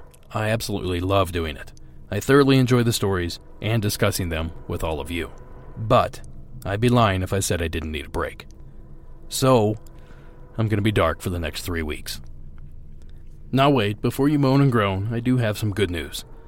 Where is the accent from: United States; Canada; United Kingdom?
United States; Enid, Oklahoma; in my hometown of Enid, Oklahoma